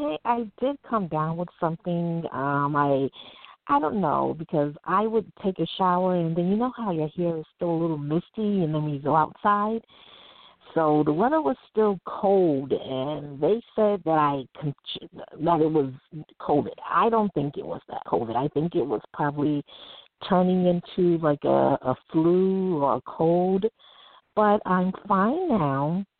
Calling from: Brooklyn, New York, United States; Yes, hey, you're speaking with … I'm calling from Brooklyn.

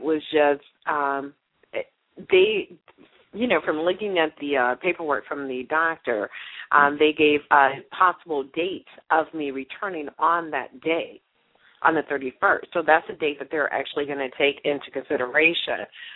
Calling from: Cleveland, Ohio, United States; I'm calling from Cleveland.

